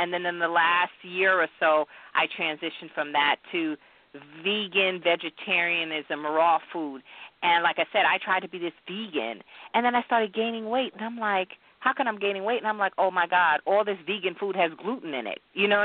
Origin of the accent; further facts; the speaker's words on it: Jamaica; born there; And I'm Jamaican by, you know, birth. I was born there.